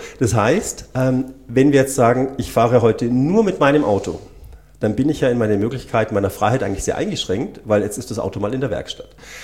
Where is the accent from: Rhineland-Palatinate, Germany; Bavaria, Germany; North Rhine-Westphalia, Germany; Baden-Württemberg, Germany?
Bavaria, Germany; Seefeld; Ich komme aus Seefeld.